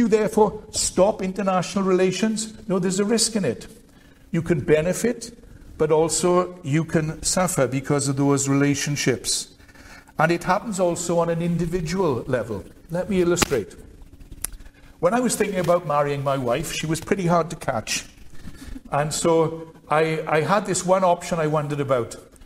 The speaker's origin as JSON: {"language": "English", "town": "Merthyr Tydfil", "region": "Wales", "country": "United Kingdom", "tie": "born or raised there", "said": "when I was a teenager growing up in Merthyr"}